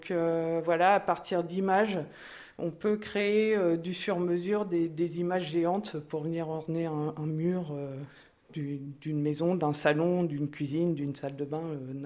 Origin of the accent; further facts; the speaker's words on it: Normandy, France; now in Île d'Yeu, France; j'ai ouvert mon atelier en Normandie, parce que je viens de Normandie, en 2012.